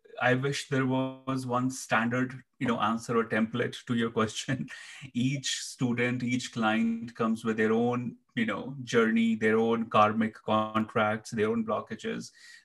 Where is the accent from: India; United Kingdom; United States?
India; growing up in India, in a very small town of the Himalaya mountains, I was surrounded with Tantra temples, the goddess temples